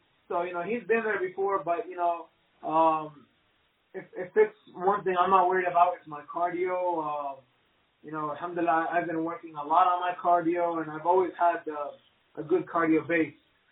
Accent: Palestine; Yeah, so I'm originally Palestinian, and I was always true to my roots since I was a kid. You know, I'm an American citizen as well. I'm a Jordanian citizen as well.

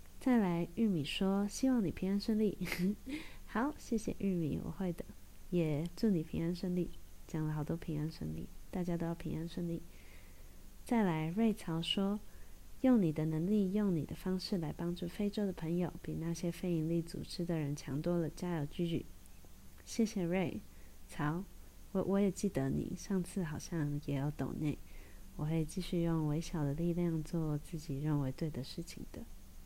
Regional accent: Taiwan; born there; 我也觉得能够出生在台湾是很幸福的事情

